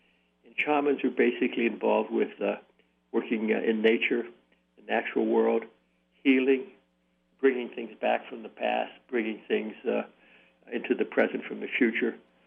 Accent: Midwest, United States; I guess, a traditional guy growing up in the Midwest

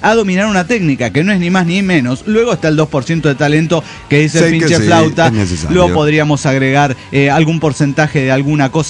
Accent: Mexicali, Baja California, Mexico; de Mexicali, México.

